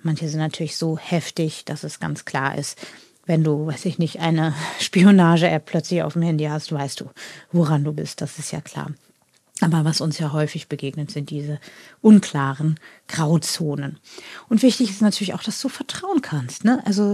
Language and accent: German; North Germany, Germany; ich komme ja so aus dem Norden, immer so eine norddeutsche Straße vor.